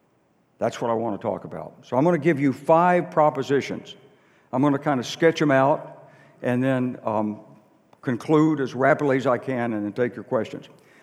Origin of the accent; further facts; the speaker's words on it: Little Rock, Arkansas, United States; Everybody's there, a bunch of classmates, people from my hometown of Little Rock, Arkansas.